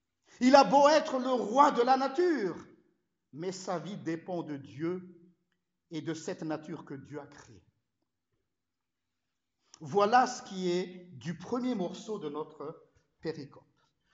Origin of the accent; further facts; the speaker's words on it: Madagascar; Vous savez, chez nous à Madagascar, sur les hauts plateaux